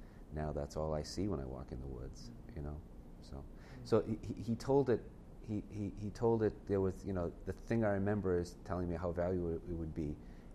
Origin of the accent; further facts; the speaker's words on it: Boston, Massachusetts, United States; I live in Lunenburg, Massachusetts. I grew up just outside of Boston.